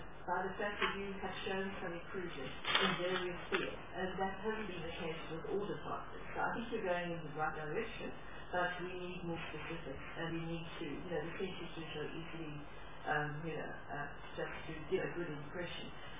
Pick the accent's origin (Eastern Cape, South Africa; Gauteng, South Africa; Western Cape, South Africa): Eastern Cape, South Africa; I come from the Eastern Cape